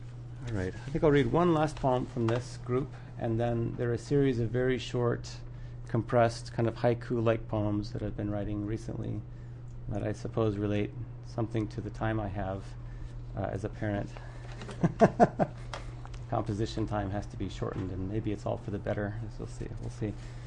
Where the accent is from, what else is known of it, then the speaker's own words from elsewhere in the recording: the West, United States; And I, growing up in the West, the sight, the scent of pine trees really does something to me.